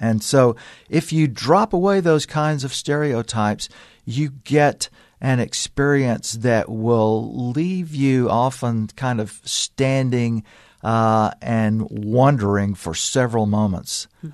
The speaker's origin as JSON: {"language": "English", "region": "Louisiana", "country": "United States", "tie": "born or raised there", "said": "I have been around them since I was a kid growing up in Louisiana"}